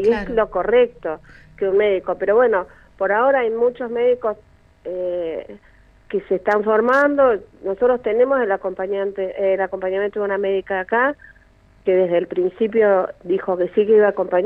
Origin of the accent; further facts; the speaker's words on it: San Antonio Oeste, Río Negro, Argentina; now in Las Grutas, Argentina; yo soy de San Antonio y hace unos años me vine a vivir a Las Grutas, pero soy de San Antonio, sí